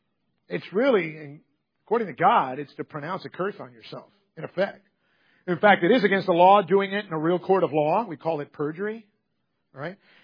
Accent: New York, United States; I'm from New York, but I don't have that accent.

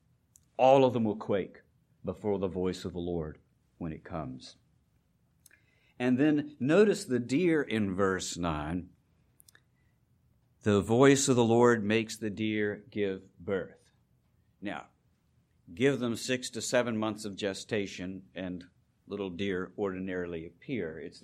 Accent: Virginia, United States; I still remember bay storms at the Chesapeake Bay growing up in Virginia, where we spent our weekends.

